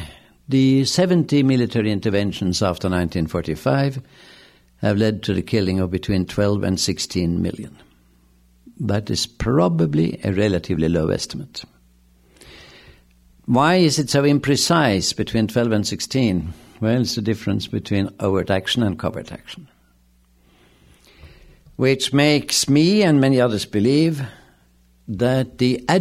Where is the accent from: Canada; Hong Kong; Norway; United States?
Norway; I'm from Norway. And secondly, he's Jewish. I am more Buddhist.